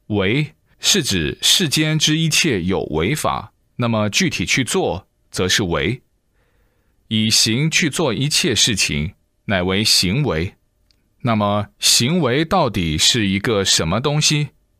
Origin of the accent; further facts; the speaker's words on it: Sichuan, China; 用我们四川人的话来说，就叫瑜伽。